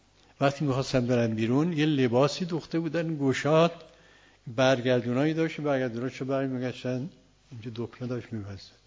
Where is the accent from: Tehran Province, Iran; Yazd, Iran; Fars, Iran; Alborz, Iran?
Yazd, Iran; ما یزدی هستیم، متولد یزد و بزرگ شده یزدی هستیم